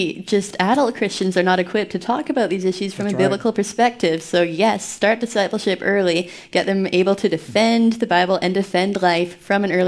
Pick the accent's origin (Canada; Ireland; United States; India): Canada; So being Canadian, I was like spending some time in a cabin in the woods, super rustic.